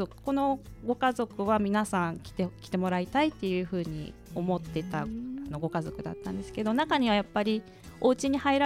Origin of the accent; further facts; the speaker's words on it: Mihara, Hiroshima, Japan; born there; now in Kyoto, Japan; 私はね、広島県の生まれなんですけど。